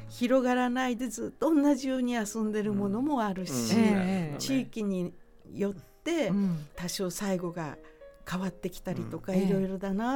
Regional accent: Kanto, Japan; 関東と関西とかなりイントネーション違うので、うん、私は関東の人間なので、

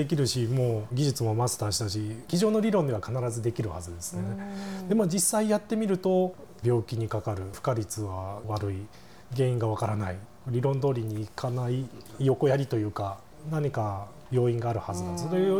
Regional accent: Oita, Japan; 故郷の大分県ですねが土壌の試験研究でトップクラスというか最先端を行ってたもんですから

